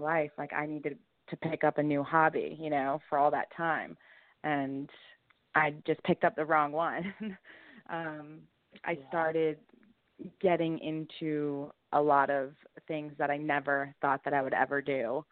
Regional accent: Maine, United States; But I grew up in Maine in a big family, and I was involved in sports my entire life.

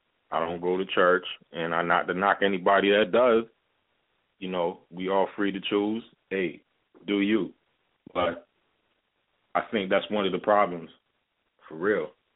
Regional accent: Hartford, Connecticut, United States; born there; I come from a diverse family. My family's originally from Jamaica, but I was born in Hartford.

